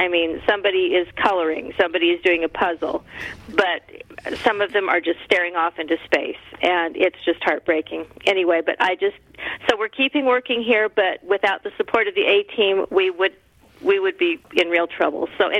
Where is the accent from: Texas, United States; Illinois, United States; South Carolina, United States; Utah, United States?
Utah, United States; I am from Utah.